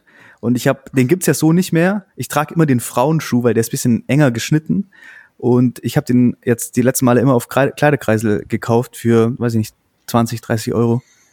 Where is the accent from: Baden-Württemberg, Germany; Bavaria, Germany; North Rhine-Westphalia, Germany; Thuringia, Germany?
Bavaria, Germany; Augsburg; Wir kommen ja aus Augsburg. Mhm. Das ist ja genau diese Grenze zwischen Schwaben und Oberbayern.